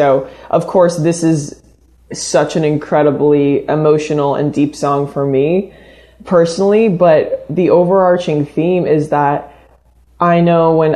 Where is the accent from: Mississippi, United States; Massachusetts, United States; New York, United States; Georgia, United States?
Massachusetts, United States; Cape Cod; even though I grew up on Cape Cod, Massachusetts, miles and miles away from, you know, where … all the greats came from.